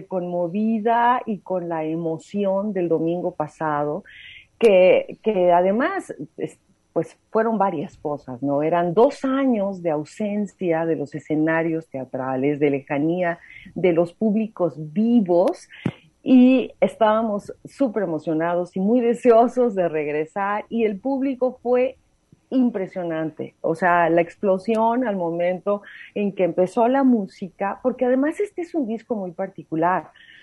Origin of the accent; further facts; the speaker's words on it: Mexico; nos ha conformado como mexicanos contemporáneos